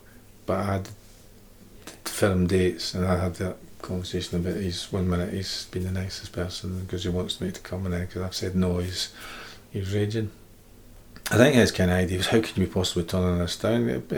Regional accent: Scotland, United Kingdom; As a Scottish kid, you're allowed to have an English team to follow

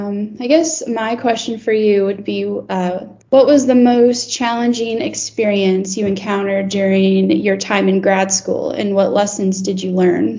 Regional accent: San Diego, California, United States; I come from the city, essentially. I'm from San Diego, California, and wasn't raised on a farm or anything.

